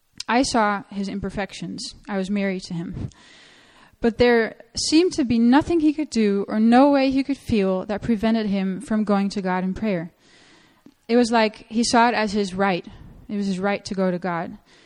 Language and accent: English; Netherlands; English is a second language; For those of you that don't know me, I grew up in the Netherlands, married to Matt.